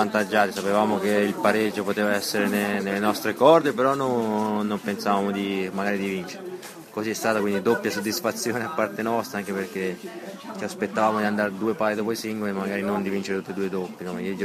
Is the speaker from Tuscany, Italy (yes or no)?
yes; Livorno, Tuscany, Italy; Ma basta che se Pisa sta sotto a noi va sempre bene.